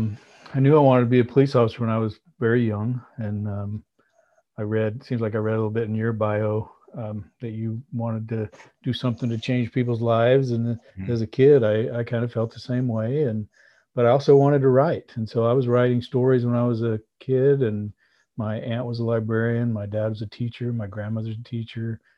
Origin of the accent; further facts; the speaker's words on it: Weatherford, Texas, United States; I went and applied to be a police officer at my hometown in Weatherford, Texas, just west of Fort Worth.